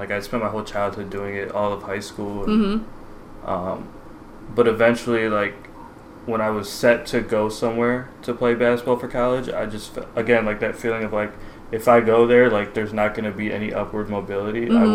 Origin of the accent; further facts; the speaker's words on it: Auburn Hills, Michigan, United States; Auburn Hills, Michigan. It's like